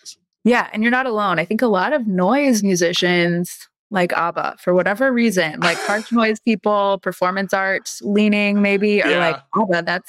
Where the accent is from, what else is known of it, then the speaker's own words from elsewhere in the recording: Pennsylvania, United States; moved away; also born or lived in Gary, Indiana; Like I was from Pennsylvania, in a place where there was no string orchestra in their school. My dad was laid off in Pennsylvania, got a job in Gary, Indiana, so we moved.